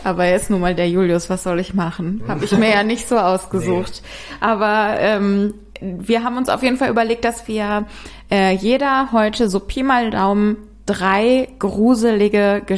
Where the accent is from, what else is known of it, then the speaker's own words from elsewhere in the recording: Bonn, North Rhine-Westphalia, Germany; so nennt man es zumindest in Bonn, wo ich herkomme.